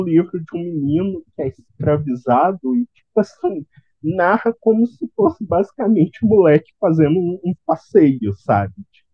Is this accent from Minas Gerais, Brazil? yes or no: yes; Minas Gerais, Brazil; eu decidi meio que eu sou de Minas, e eu decidi pensar como seria um conto de fadas mineiro